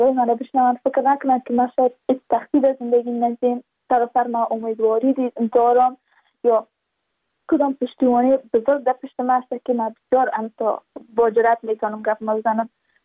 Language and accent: Persian; Badakhshan, Afghanistan; ما از بدخشان هستیم